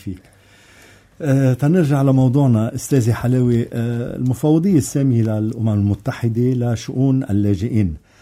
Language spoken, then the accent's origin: Arabic; Lebanon; نحن كمواطنين لبنانيين واولاد هالبلد ومنعرف كل زواريبه